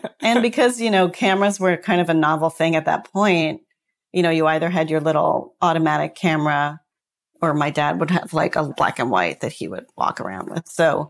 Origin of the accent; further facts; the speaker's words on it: New York, United States; also born or lived in Arizona; So I grew up initially in New York.